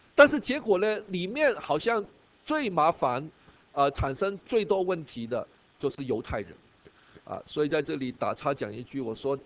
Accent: Hong Kong; 我们在香港长大，就是最大的特点就是没有文化的

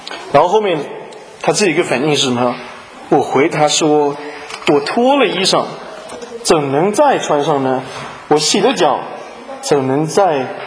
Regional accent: Chaozhou, Guangdong, China; 有的时候我们潮州话我们叫她阿梅啊

